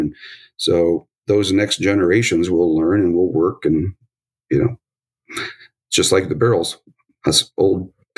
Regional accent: Michigan, United States; I grew up in West Michigan. My family was originally from here, and we moved up that way.

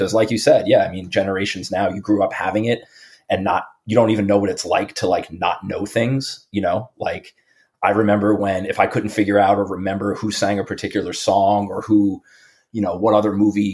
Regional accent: Bay Shore, New York, United States; I'm pretty sure all of us are born and raised on Long Island. Okay. Yeah. I was born in Bayshore, New York, in Suffolk County. Lived there until about sixth grade.

